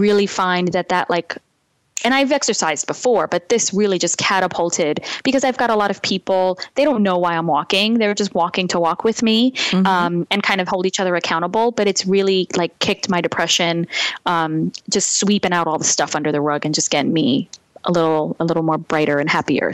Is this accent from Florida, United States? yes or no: no; Brooklyn, New York, United States; We're from a different Brooklyn, I guess, because every other word is a bomb.